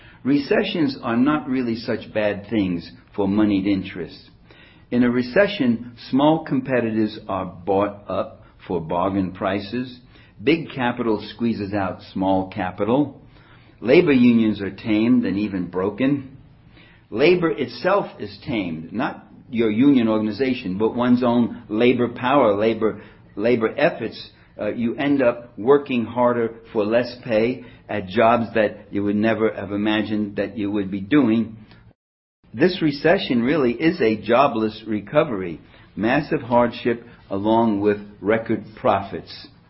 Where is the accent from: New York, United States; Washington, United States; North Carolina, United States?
New York, United States; New York City; You know, I was raised in New York City. I was in a blue-collar, a very poor neighborhood, East Harlem it was called. It was Italian-American. I remember being very poor.